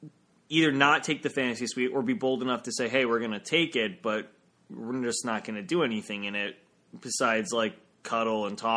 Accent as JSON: {"language": "English", "region": "the South", "country": "United States", "accent": "Southern", "said": "I won't even try to mimic her voice because it's the greatest thing and my southern accent will be trash fire compared to it"}